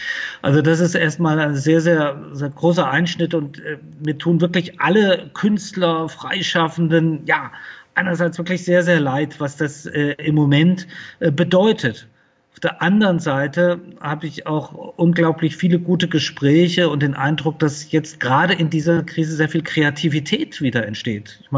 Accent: Fulda, Hesse, Germany; Ich bin hier in Fulda geboren und aufgewachsen.

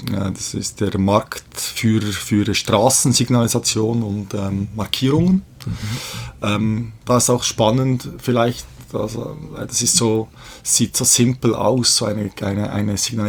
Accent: Bern, Switzerland; Ich bin aber in der Schweiz geboren, Mutter ist Schweizerin, ich komme aus Bern, wohne auch in Bern

